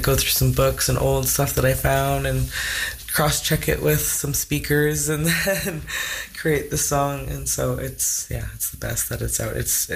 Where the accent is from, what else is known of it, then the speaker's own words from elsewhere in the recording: Dease Lake, British Columbia, Canada; now in Whitehorse, Canada; I grew up there most of my life. I moved back there a couple years ago to try and make it back in the hometown for a bit, and now I'm here in Whitehorse